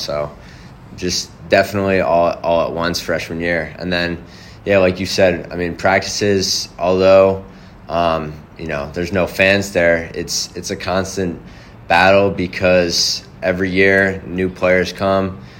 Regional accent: New Jersey, United States; So I grew up originally in New Jersey. Pretty hotbed for the sport of lacrosse.

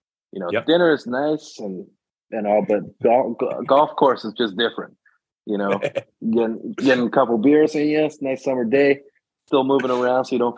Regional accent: Calgary, Alberta, Canada; I was born and raised in Calgary

